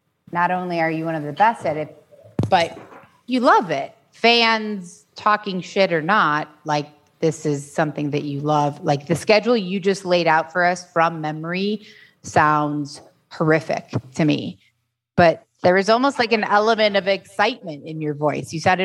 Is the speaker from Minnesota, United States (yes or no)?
no; Chicago, Illinois, United States; I mean, I never understood it because I grew up in Chicago, so it was the Bulls for me always.